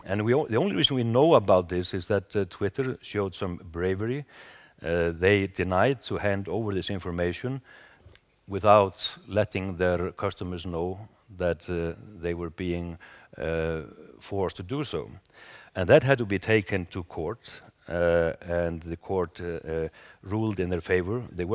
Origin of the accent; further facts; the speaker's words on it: Reykjavik, Capital Region, Iceland; Reykjavik, my hometown in Iceland